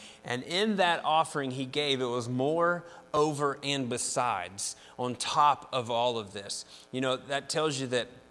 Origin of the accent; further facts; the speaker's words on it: West Virginia, United States; Weather doesn't bother me. I'm from West By God, Virginia. We're used to a little bit of cold, a little bit of weather.